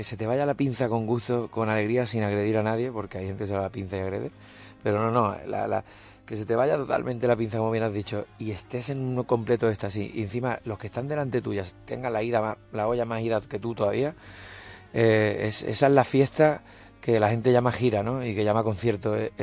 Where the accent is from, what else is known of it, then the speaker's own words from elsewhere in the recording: Andalusia, Spain; accent: Andalusian; yo nada más que hablo andaluz, pero y un poquito de inglés, de haber vivido allí